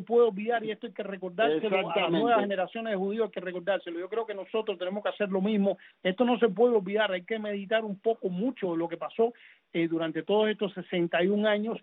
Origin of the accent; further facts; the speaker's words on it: Cuba; Nosotros como cubanos no tenemos ningún poder para quitar o poner ningún bloqueo.